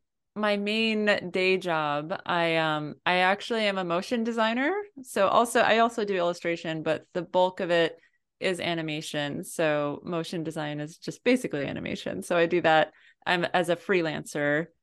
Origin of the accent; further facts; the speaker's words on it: New England, United States; because I grew up in New England.